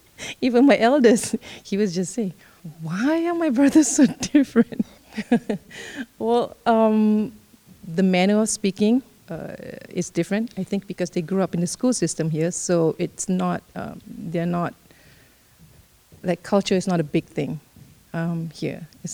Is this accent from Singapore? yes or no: yes; Singapore; now in Unalaska, United States; Originally, I'm from Singapore. So I grew up in a multiracial society